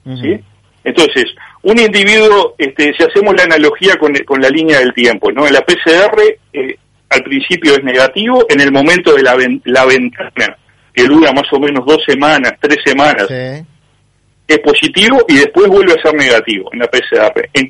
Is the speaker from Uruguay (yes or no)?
yes; Uruguay; Entonces soy profundamente uruguayo, aunque el nombre diga otra cosa.